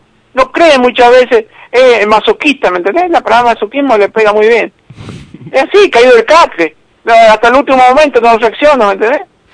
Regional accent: Chimbas, San Juan, Argentina; sí, yo soy de San Juan toda la vida. Yo soy de acá en Chimba, a 10 kilómetros de la ciudad de San Juan.

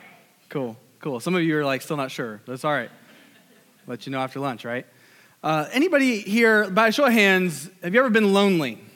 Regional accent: Fort Wayne, Indiana, United States; I grew up in DuPont Estates. If you're familiar with Fort Wayne, Indiana, DuPont Road, there's a trailer park on DuPont Road that I grew up with my mom and my brother

